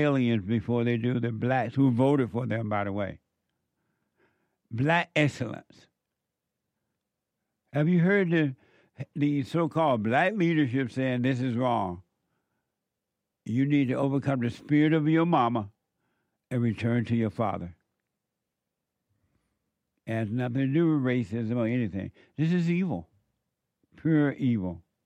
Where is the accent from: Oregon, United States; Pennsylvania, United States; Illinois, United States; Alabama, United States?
Alabama, United States; when I was growing up in Alabama, Atlanta was like 2 hours away, I believe, from where I lived.